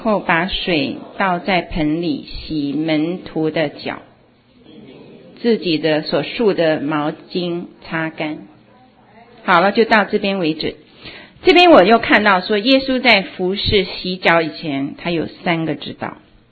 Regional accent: China; 我们就说我们中国人喜欢用一个字

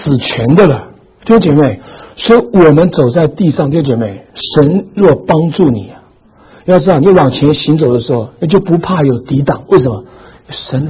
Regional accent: China; 你知道，特别我们中国人都是打乖乖牌的。

